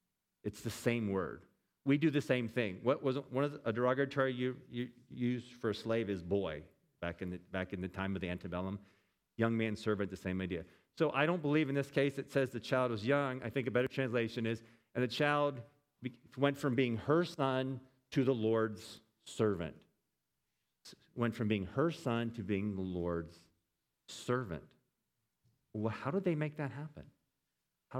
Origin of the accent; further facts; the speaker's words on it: Pennsylvania, United States; We're from Pennsylvania, okay? And we sent our kids to college.